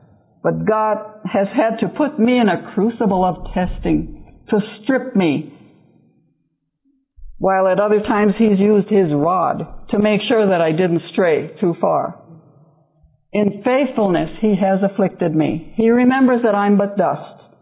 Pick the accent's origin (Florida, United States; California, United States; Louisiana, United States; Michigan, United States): Michigan, United States; Wakefield; We've been living for the past 16 years in my hometown in Wakefield, Michigan, where I was born and raised.